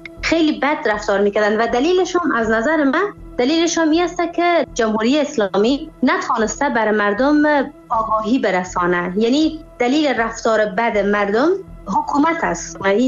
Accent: Afghanistan; also born or lived in Iran; من از اینکه بگویم افغانی هستم میترسیدم و معمولا جایی که میرفتم کوشش میکردم پنهان کنم که من افغانی هستم

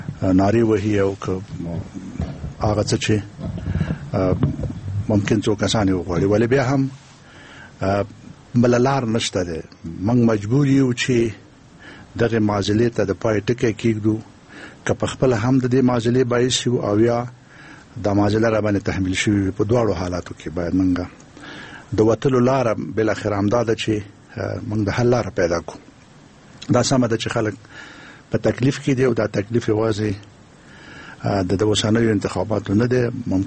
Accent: Afghanistan; زه افغان یم

